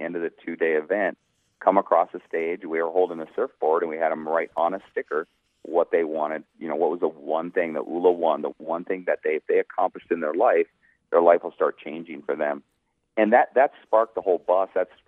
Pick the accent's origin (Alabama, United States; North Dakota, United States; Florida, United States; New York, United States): North Dakota, United States; now in Utah, United States; I'm from North Dakota, Troy's from Minnesota. I live in Utah right now.